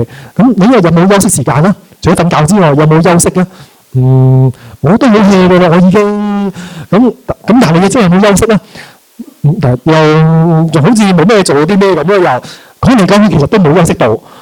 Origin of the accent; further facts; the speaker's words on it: Hong Kong; 所以呢，为什么我们香港人这么多脾气呢？